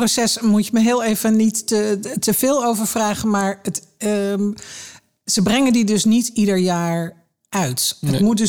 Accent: Zeeland, Netherlands; Ik ben Zeeuws.

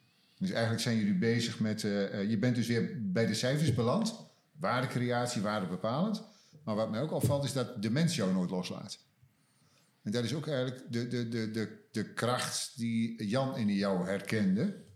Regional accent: North Brabant, Netherlands; born there; now in Amsterdam, Netherlands; Als geboren Brabander, een verleden in het noorden

